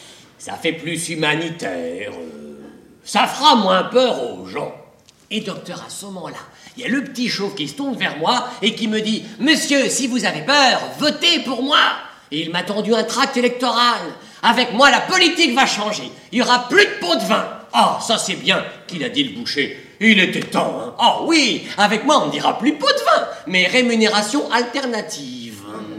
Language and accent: French; Belgium; c'est vrai que je viens de Belgique, donc une métropole